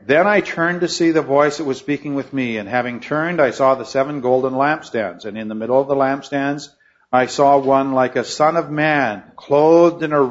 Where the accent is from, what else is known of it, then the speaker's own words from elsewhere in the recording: Drayton Valley, Alberta, Canada; it was in my hometown in Drayton Valley, Alberta.